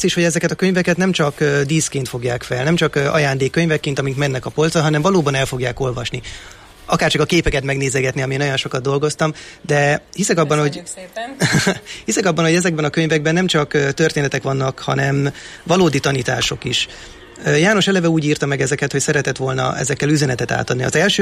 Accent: Hungary; magyar ember vagyok, magyarul beszélek

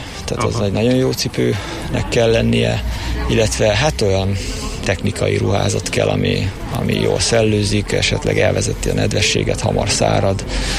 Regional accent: Nyíregyháza, Szabolcs-Szatmár-Bereg, Hungary; Én Nyíregyházáról jöttem.

